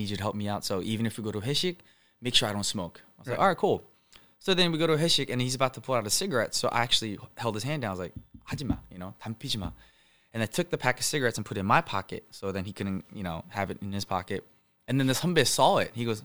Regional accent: United States; born there; Like, yeah, I was born in the States.

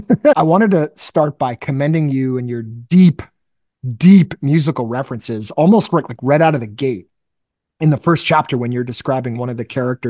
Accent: Boston, Massachusetts, United States; because I'm nearby the neighborhood I grew up in Boston, I drive by his place

